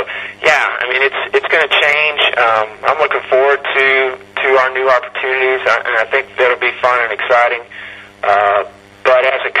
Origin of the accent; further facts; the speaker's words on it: Texas, United States; And I grew up in Texas partly